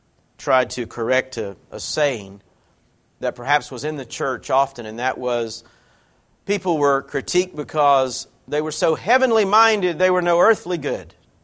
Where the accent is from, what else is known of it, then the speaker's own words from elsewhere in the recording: the South, United States; now in Morgantown, United States; That's discouraging to me as a Southerner. But I was told when I moved here, I moved to the Salt Belt.